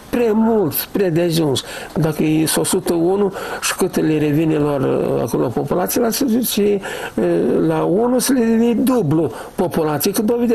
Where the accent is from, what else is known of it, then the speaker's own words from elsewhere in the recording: Chetrosu, Drochia District, Moldova; că eu sunt de la Nord, de fapt, în Chetrosul Drochea